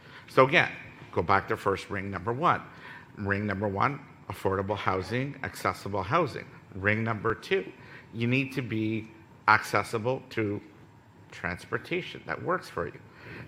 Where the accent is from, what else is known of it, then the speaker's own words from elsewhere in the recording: Ottawa, Ontario, Canada; I come from Ottawa, folks, okay? There's a lot of snow there.